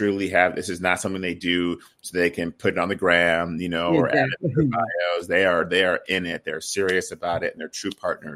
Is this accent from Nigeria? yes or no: yes; Nigeria; now in United States; obviously I'm very biased to being Nigerian myself